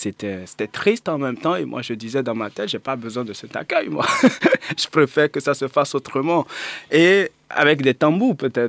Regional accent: Benin; Parce qu'avant, chez nous au Bénin, même jusqu'à présent

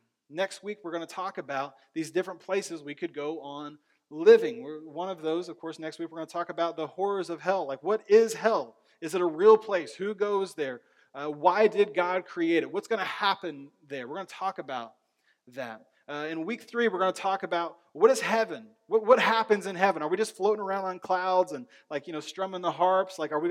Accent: Indiana, United States; Like, I'm from Indiana. I go get in the water, like in the ocean.

